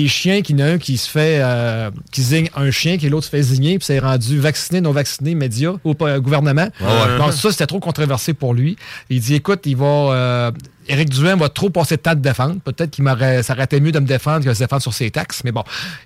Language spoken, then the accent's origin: French; Giffard, Quebec, Canada; Je viens de Giffard